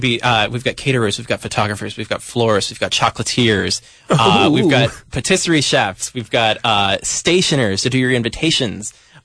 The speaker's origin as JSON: {"language": "English", "region": "West Virginia", "country": "United States", "said": "Well, I'm from West Virginia, so I'm with you."}